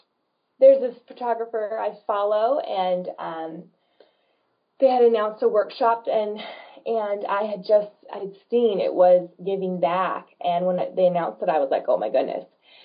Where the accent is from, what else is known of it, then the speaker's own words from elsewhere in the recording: California, United States; moved myself back to my hometown area, which is Central Valley, and now I'm here on the West Coast.